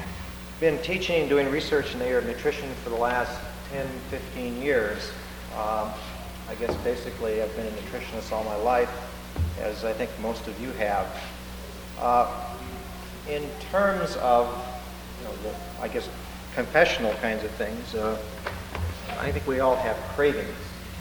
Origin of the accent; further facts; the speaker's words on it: Wisconsin, United States; I come from Wisconsin, which is a dairy state, so I can use that as an excuse.